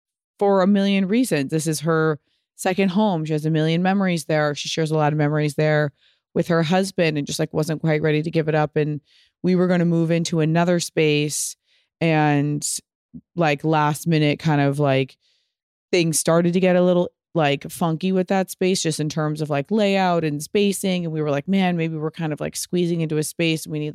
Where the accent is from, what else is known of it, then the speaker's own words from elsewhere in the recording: Pasadena, California, United States; I think she also loves that, like, I'm from Pasadena.